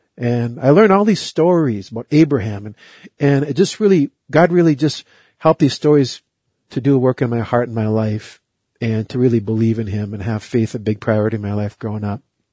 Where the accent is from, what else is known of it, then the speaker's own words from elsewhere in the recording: Duluth, Minnesota, United States; I was born and raised in Duluth.